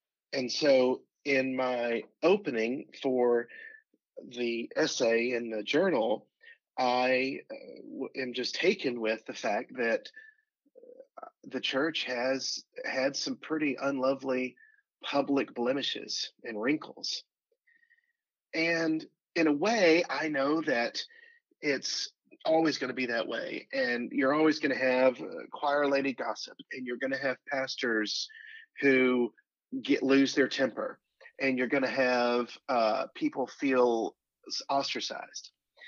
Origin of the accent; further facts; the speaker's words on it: Georgia, United States; I grew up in the Methodist tradition.